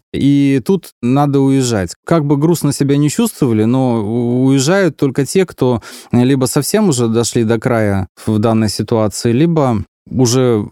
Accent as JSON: {"language": "Russian", "country": "Latvia", "said": "Я латыш, я родился в Латвии, я знаю латышский язык, но прежде всего я прекрасно понимал, что я русский. Я гражданин Советского Союза"}